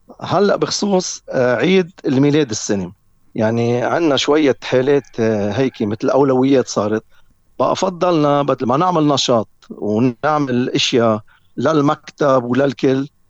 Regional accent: Jeita, Mount Lebanon, Lebanon; ونحن بجعيتا الماي عنا

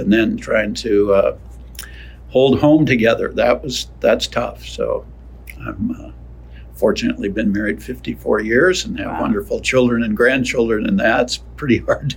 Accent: Seattle, Washington, United States; I'm from Seattle, Washington. I was born in Seattle, Washington. I went to the University of Washington for 12 years, including my residency

